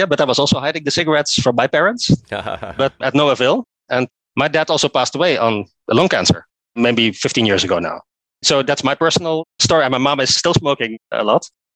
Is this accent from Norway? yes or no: yes; Norway; English is a second language; I come from Norway